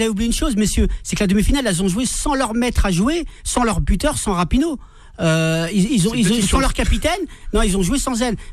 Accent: France; moi je suis français avant tout

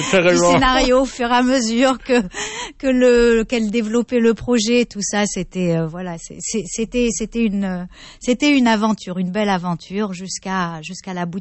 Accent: Algeria; moved away; je suis partie d'Algérie parce que j'avais envie de jouer sans censure et de choisir ce que j'avais envie de faire.

